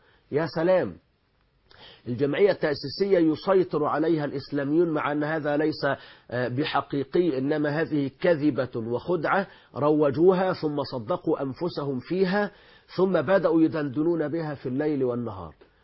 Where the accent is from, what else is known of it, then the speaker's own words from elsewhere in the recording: Egypt; نحن في بلادنا مصر